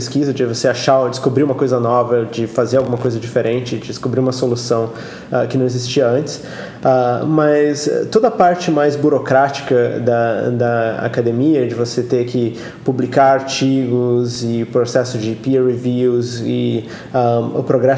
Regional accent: Brazil; moved away; Eu saí do Brasil fazem uns 14 anos. A minha carreira no Brasil foi mais acadêmica mesmo.

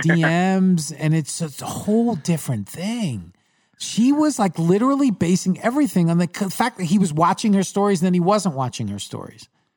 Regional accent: Long Island, New York, United States; I grew up on Long Island, and we would go get my dad would go get bagels

